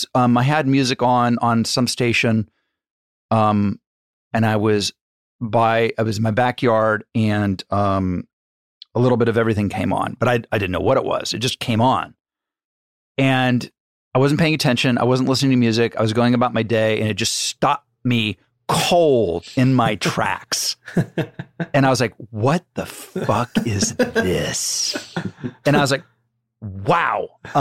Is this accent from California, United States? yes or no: yes; Malibu, California, United States; He was such a big part of my life of growing up in Malibu and in that time and discovering his work.